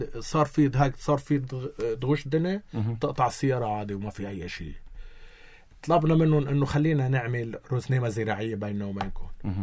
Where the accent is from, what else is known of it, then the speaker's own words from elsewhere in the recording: Lebanon; نحن كلبنانيين،